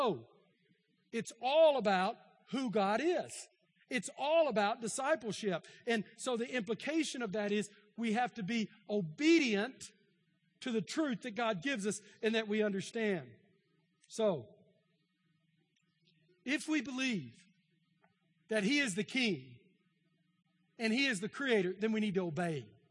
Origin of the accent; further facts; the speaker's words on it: Texas, United States; I grew up in East Texas. They're all Democrats in East Texas, deep East Texas.